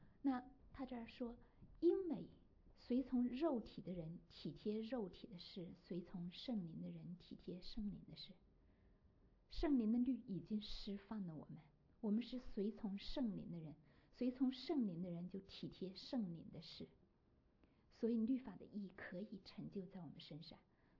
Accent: China; 因为我们从中国来的人，你都知道我们这个年龄我们只能生一个孩子

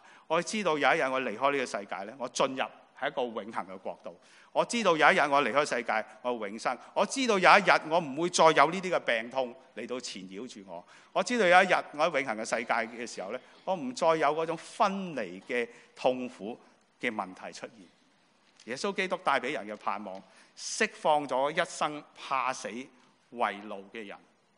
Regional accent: China; 我中国人说，广东人说什么？搵食嘛

